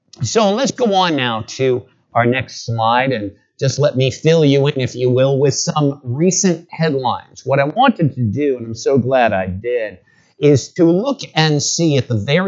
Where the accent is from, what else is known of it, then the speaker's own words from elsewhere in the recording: Brooklyn, New York, United States; And I'm thinking, I'm from Brooklyn. I have no idea what the guy's talking about.